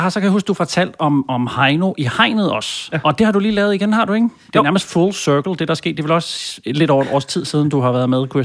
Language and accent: Danish; Capital Region of Denmark, Denmark; mig og Dan, vi kommer jo begge to fra Vestegnen